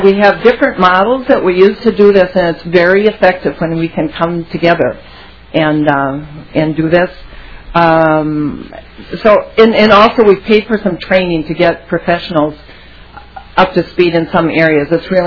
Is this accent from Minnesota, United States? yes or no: yes; Cold Spring, Minnesota, United States; I'm from Cold Spring, Minnesota, sort of rural Stearns County.